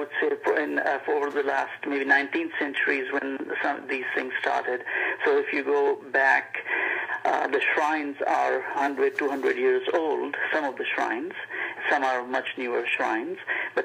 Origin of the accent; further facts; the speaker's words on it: Pakistan; moved away as an adult; now in United States; I was born and raised in Pakistan. I spent about 20 years of my life in Pakistan, and then I immigrated to the United States.